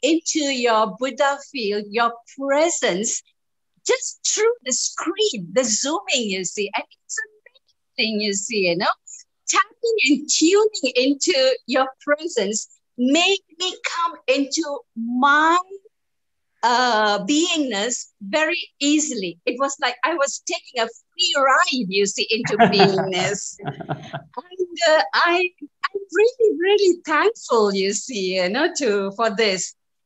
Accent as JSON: {"language": "English", "country": "Malaysia", "said": "I'm from Malaysia."}